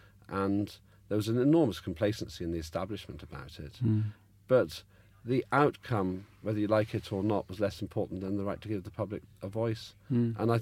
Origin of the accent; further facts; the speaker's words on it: Northern Ireland, United Kingdom; Yes, I was brought up in Northern Ireland